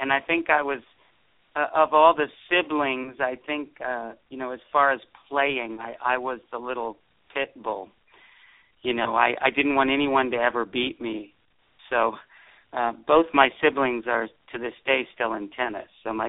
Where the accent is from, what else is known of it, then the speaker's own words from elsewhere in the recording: San Jose, California, United States; I grew up in San Jose, California, and I started playing tournaments at the age of 12 in 1972